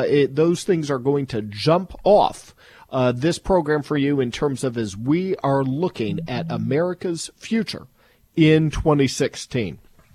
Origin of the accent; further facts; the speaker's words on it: Indiana, United States; that's my home state, Indiana